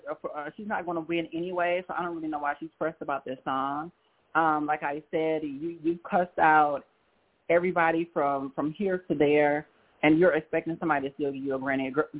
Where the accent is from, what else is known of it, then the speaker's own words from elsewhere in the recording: Chicago, Illinois, United States; I haven't paid attention to … I'm from Chicago